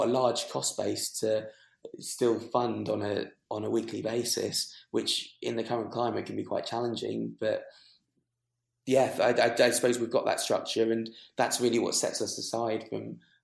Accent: London, United Kingdom; growing up in London

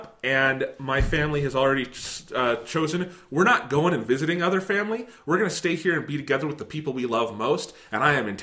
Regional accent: United States; And a thing as an American we can be fucking proud of is we produced the world's greatest fucking poet.

